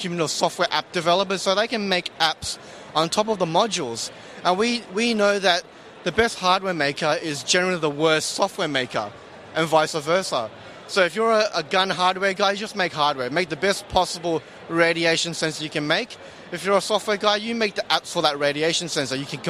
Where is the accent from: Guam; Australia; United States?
Australia; I'm Australian